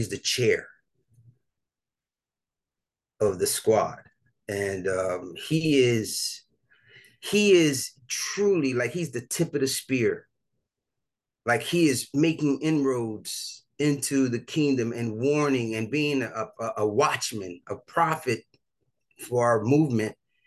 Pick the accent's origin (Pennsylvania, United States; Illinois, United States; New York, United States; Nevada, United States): New York, United States; I hail from Harlem. I am a son of Harlem.